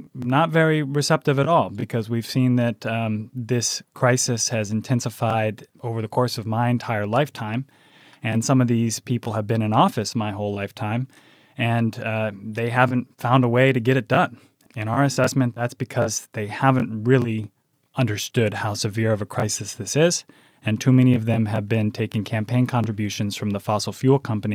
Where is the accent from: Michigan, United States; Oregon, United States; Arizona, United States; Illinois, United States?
Michigan, United States; East Lansing; I grew up here in Michigan in East Lansing, and then I went out of state for college.